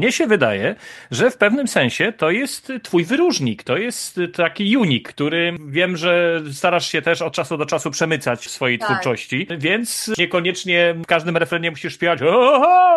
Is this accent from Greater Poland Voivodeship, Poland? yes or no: yes; Chodzież, Greater Poland Voivodeship, Poland; Moje rodzinne miasto, słuchaj, tam się urodziłem.